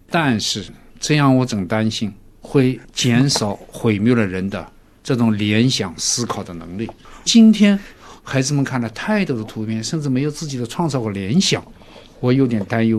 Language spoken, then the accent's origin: Chinese; China; 你像我们中国人吃东西啊，有的时候故意找一点挑战